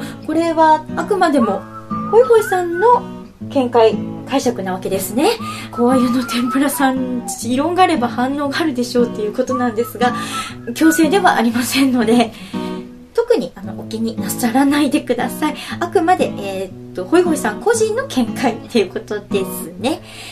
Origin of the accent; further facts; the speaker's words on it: Niigata, Japan; 私新潟県なので、住んでいるのがね、新潟県で、新潟県の出身なので、東日本はバッチリ分かりますよ